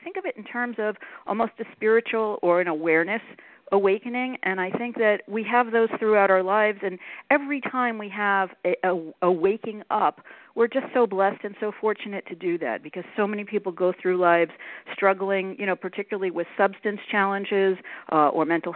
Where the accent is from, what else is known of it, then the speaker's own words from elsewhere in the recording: New York, United States; now in Broward County, United States; I'm from New York originally, but I've been here in Broward County for about 50 years.